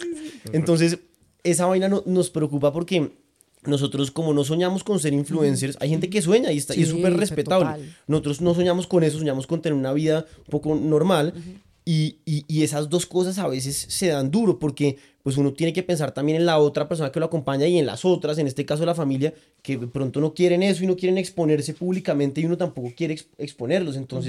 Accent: Neiva, Huila, Colombia; porque yo soy de Neiva

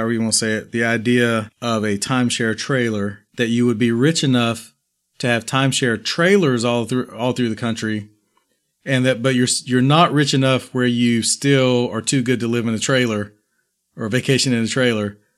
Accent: Quebec City, Quebec, Canada; which is a singer-songwriter project from Quebec, my hometown. Oh, excuse me, ma ville natale.

